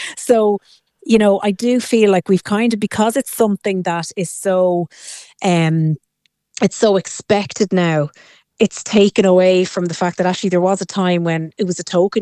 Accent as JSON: {"language": "English", "country": "Ireland", "said": "And I think, to be fair, as Irish, we're always very conscious of, oh, well, you know, the couple, they're paying so much for it."}